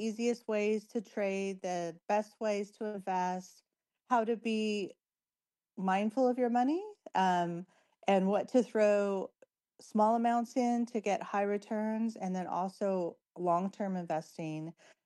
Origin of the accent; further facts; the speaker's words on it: California, United States; But I'm from SoCal, so I'm used to these winds.